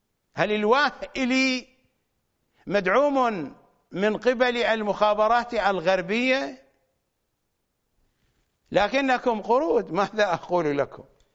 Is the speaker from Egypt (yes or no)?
no; Iraq; accent: Iraqi; ولكن بلهجتنا العراقية نقول عن الفك فتش